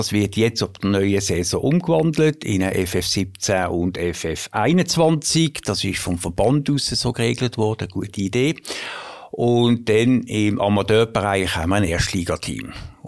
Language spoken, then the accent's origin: German; Basel, Basel-Stadt, Switzerland; Ich bin in Basel geboren. Im Neubad, so der klassische Aussenquartier-Junge. Genau, ich bin dort zur Schule.